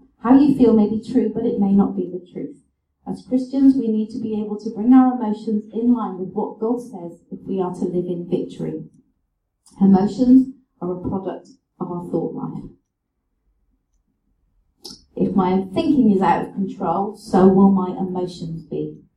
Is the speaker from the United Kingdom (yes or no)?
yes; South West England, United Kingdom; And we're from Cornwall, and it's all rugby teams and prop forwards.